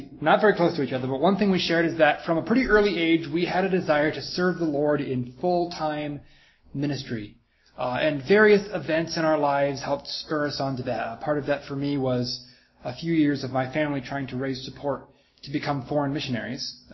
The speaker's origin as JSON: {"language": "English", "town": "Kalamazoo", "region": "Michigan", "country": "United States", "tie": "born or raised there", "said": "So I grew up in Kalamazoo, Michigan"}